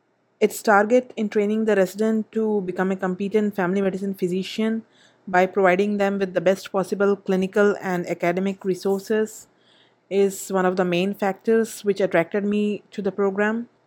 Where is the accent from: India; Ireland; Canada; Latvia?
India; now in Milwaukee, United States; Since I am from India and I always lived in a small town